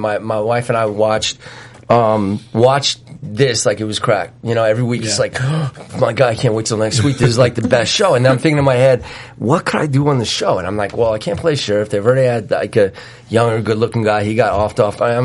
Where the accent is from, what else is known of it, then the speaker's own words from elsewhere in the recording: Connecticut, United States; growing up in Connecticut, I had a friend who had a dad